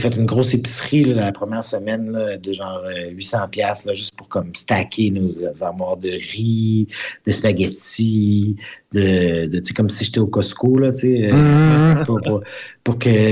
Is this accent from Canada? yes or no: yes; Quebec, Canada; accent: Québécois; La fierté du parler joual au Québec, d'accepter notre accent, de ne pas le sentir comme un accent.